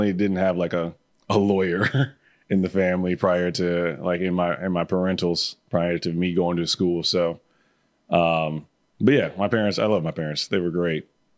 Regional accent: Kalamazoo, Michigan, United States; also born or lived in Lawrence, Michigan; from there, I moved to Kalamazoo, Michigan. And Kalamazoo, Michigan is where I consider, like, that's my hometown.

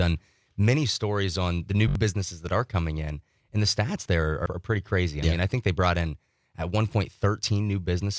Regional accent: Lima, Ohio, United States; No, so I'm from Ohio. I'm from in between Toledo and Cincinnati. It's called Lima, Ohio area.

